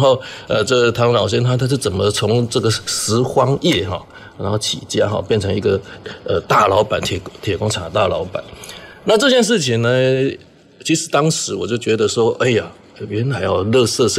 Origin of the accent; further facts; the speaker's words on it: Pingtung County, Taiwan; 因为我们是乡下人，我们屏东行远那边的齁。